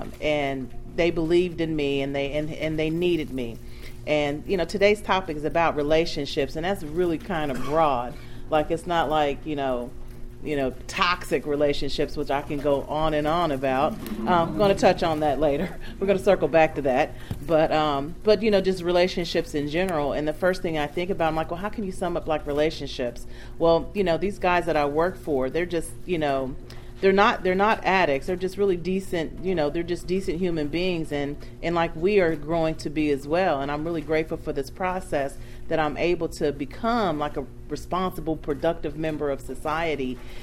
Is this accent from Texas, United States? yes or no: no; Ohio, United States; moved away as an adult; I'm originally from Ohio, and I recently moved down here the latter part of last year.